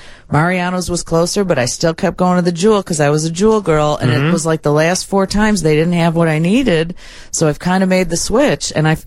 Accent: Brookfield, Illinois, United States; Never had one. There was never one ever near us. I grew up in Brookfield.

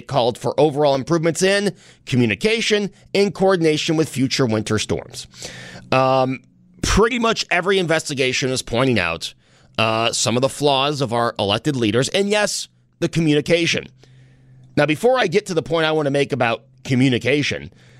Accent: United States; But yeah, I'm as an American, I'm disappointed that the United States of America is not moving on.

